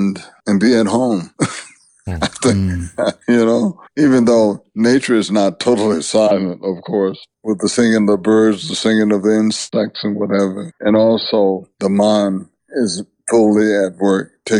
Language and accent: English; the South, United States; just growing up in the South especially, reading the Bible very with intent